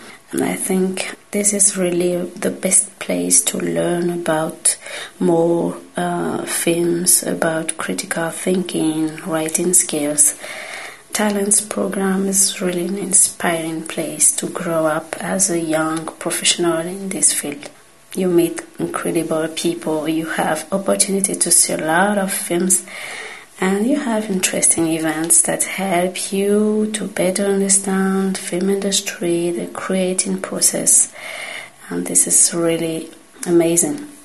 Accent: Madagascar; I'm from Madagascar.

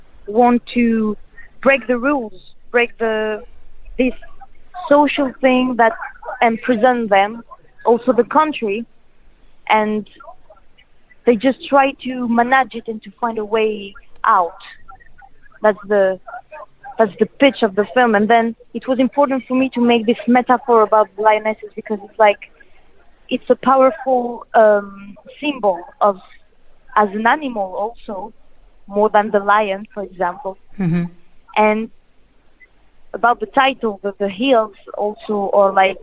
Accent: Kosovo; also born or lived in France; I have this double culture between Kosovo and France, and I grew up in Kosovo.

